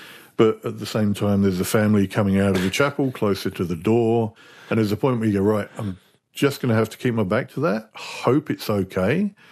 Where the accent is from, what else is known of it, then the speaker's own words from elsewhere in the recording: England, United Kingdom; A beautiful church we were at. It's a little slice of England. It makes me very nostalgic for my hometown.